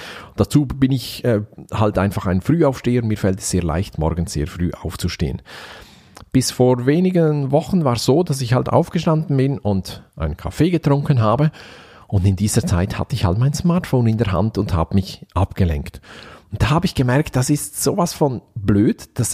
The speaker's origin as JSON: {"language": "German", "country": "Switzerland", "said": "Ich weiß nicht, wie es in Deutschland ist, aber bei uns in der Schweiz gibt es so Gratiszeitungen"}